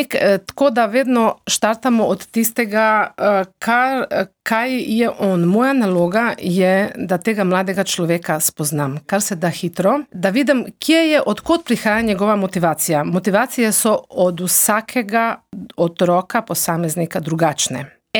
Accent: Rijeka, Primorje-Gorski Kotar County, Croatia; Tudi mama, jaz sem, cel čas smo iz Reke hodili v cerkno, smo hodili stari mami na obisk, tukaj na Postojnskem je oče imel veliko prijateljev

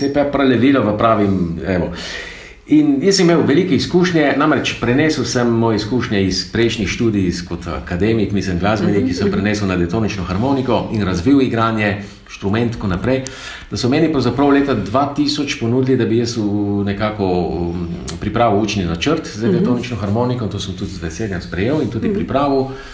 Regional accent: Trieste, Friuli-Venezia Giulia, Italy; jaz sem tle nekako foreš, no, prihajam iz Trsta, tako da se vozim vsak dan.

